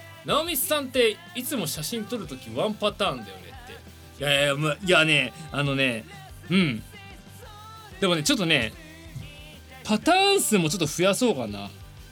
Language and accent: Japanese; Tokyo, Japan; 東京生まれで、東京育ちで、もう東京が好きですよ ね。